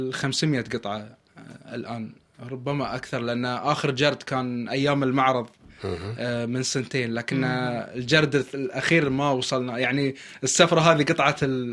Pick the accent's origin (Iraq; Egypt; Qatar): Qatar; المجلس عندنا في قطر من القديم الى حتى الان هو مركز الاجتماعي الاساسي.